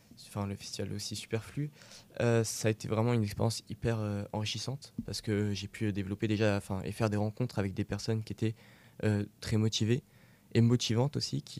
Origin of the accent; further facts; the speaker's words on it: France; Alors chez nous en France